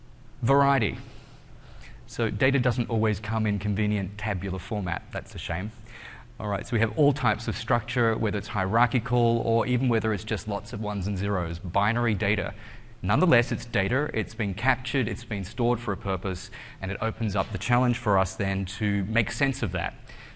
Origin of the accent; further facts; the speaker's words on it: Melbourne, Victoria, Australia; I come from Melbourne, Australia, and I'm very happy to share this introduction